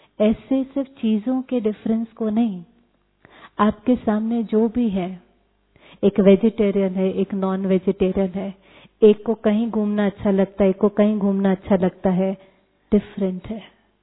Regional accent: North India, India; now in Mumbai, India; मेरे साथ हुआ ना, मैं नॉर्थ इंडिया से आई मुंबई, मैंने कहा सब चीज में मीठा खाते हैं

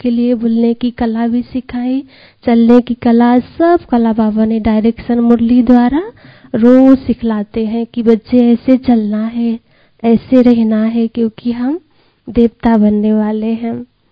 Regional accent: Janakpur, Madhesh Province, Nepal; मैं नेपाल से हूँ, नेपाल के जनकपुर से।

